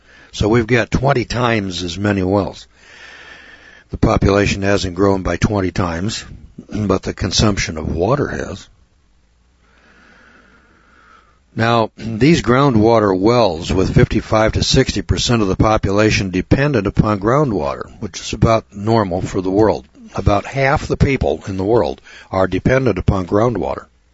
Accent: California, United States; Now, I'm from California. California would be one of the last places that I'd want to hold up waiting for the Great Tribulation.

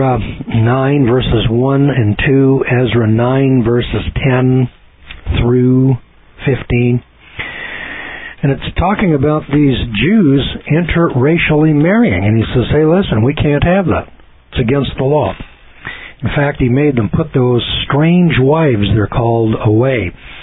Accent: Scotland, United Kingdom; as a Scotsman, I can trace my genealogy back to David Bruce in 1320. He's the first king of Scotland.

